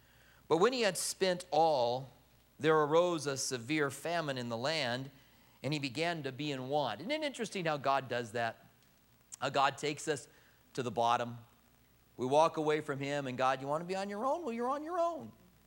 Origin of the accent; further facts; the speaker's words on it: Clinton, Iowa, United States; I was born in Clinton, Iowa. I ran into a guy here recently that was also from Clinton. You don't meet a lot of people that are from Clinton, Iowa. It's a city that's right off of the Mississippi River, right across from Illinois.